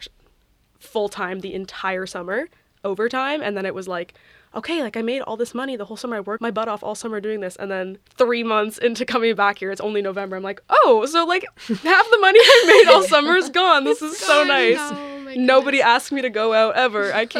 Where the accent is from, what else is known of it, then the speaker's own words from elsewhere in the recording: Vancouver, British Columbia, Canada; I'm from Vancouver, so I have no option, obviously. I did res first year. I was living at Pittman, and now I live in an apartment right next to the DCC. I love living on campus.